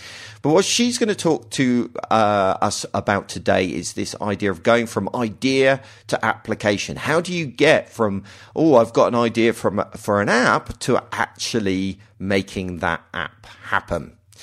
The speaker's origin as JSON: {"language": "English", "country": "United Kingdom", "said": "It's like, it's the curse of being British."}